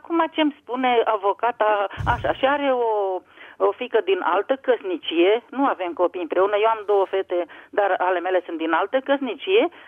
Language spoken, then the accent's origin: Romanian; Bucharest, Romania; eu sunt din București